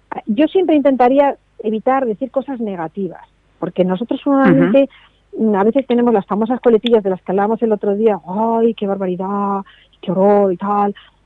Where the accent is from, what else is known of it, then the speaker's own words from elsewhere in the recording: Spain; Fíjate tú que los españoles somos muy dados a hablar